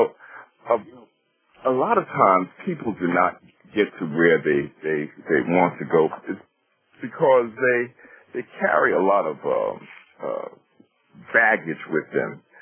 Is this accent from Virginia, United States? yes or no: no; New York City, New York, United States; I was born in Brooklyn and Queens, New York City, and went to school in Bed-Stuy and then Jamaica, Queens, and went to school there in Queens.